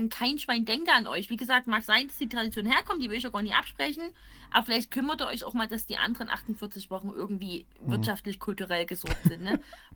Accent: Crimmitschau, Saxony, Germany; weil ich bin dort groß geworden und ich habe keinerlei Sympathie mit meiner Heimatstadt, weil die ist wirklich Grimmelschau.

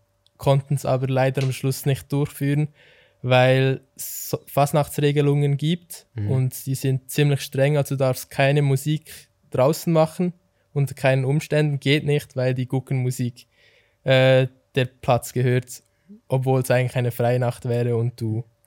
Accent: Solothurn, Switzerland; weil uns als Solothurner DJ schnell aufgefallen ist, dass man als DJ in Solothurn keine große Chance hat.

